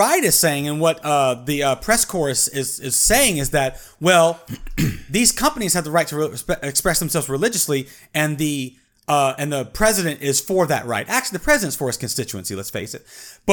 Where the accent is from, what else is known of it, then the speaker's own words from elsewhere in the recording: United States; Why do I, as an American and as a very religious person, side with the women in this situation